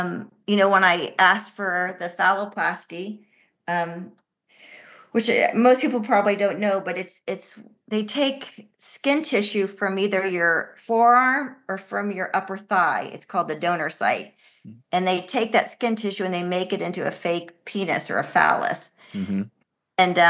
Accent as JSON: {"language": "English", "region": "Mexico City", "country": "Mexico", "tie": "born or raised there", "second_language": "English", "said": "I was sexually assaulted when I grew up in Mexico City on the buses in the metro."}